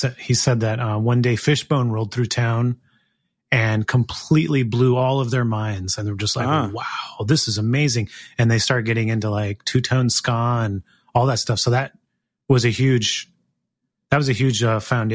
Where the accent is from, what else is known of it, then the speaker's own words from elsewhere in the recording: Gilroy, California, United States; so, you know, growing up in Gilroy in high school, yeah, I just saw a few like house shows and stuff.